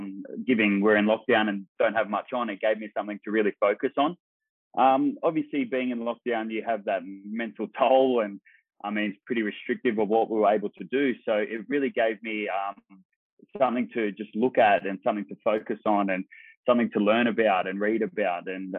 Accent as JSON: {"language": "English", "region": "New South Wales", "country": "Australia", "tie": "born or raised there", "also_born_or_lived": "New Zealand / Perth", "said": "I sort of lived in Perth for a while in WA, and then worked my way back over to New South Wales. And then I grew up in a small town on the mid-north coast called Foster Tuncurry, great little community there."}